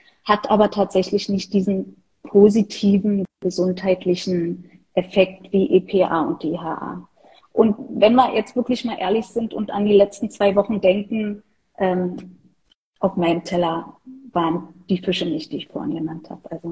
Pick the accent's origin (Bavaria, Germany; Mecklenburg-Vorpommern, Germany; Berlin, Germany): Berlin, Germany; Ansonsten bin ich Berlinerin. Ich bin in Berlin geboren, arbeite hier, wohne hier